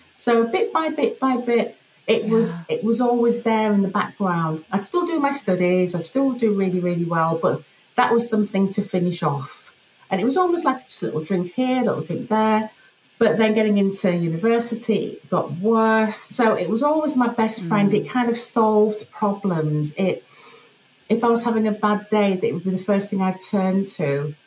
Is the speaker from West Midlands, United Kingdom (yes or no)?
no; Yorkshire and the Humber, United Kingdom; I was raised in Yorkshire, England, and quite a strict family background.